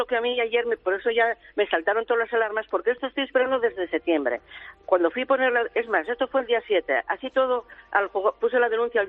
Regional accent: Spain; yo pienso que como española me tiene que defender ante un caso de estos el fiscal

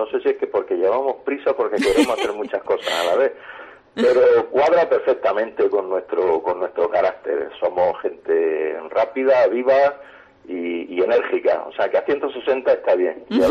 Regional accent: Almería, Andalusia, Spain; born there; porque soy almeriense de nacimiento

